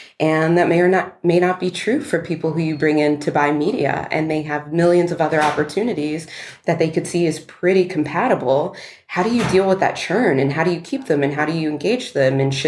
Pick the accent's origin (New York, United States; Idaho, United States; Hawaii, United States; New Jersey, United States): New York, United States; Of course, me being a New Yorker, we made plans for New York at some point in the future.